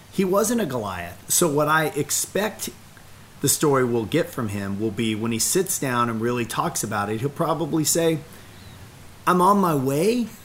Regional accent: United States; born there; I was born in America as a white male, a knapsack of advantage, a loving family who supported me every bit of the way.

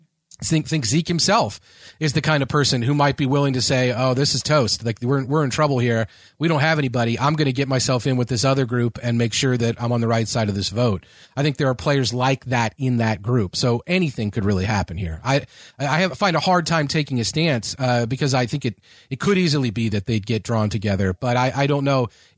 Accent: Melbourne, Kentucky, United States; I think that Kelly and I have this Melbourne mind meld going on because that is my hometown in Kentucky.

